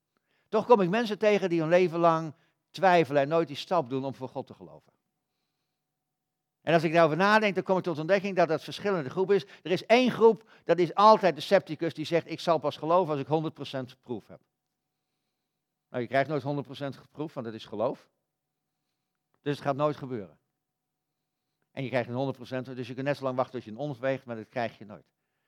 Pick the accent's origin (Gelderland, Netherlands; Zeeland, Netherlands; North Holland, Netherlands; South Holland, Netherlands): Gelderland, Netherlands; Ik kom uit de Veluwe